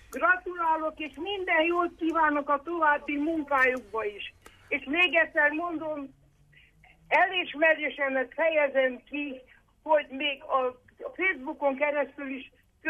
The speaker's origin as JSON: {"language": "Hungarian", "town": "Târgu Mureș", "region": "Mureș County", "country": "Romania", "said": "Na, Marosvásárhelyi vagyok"}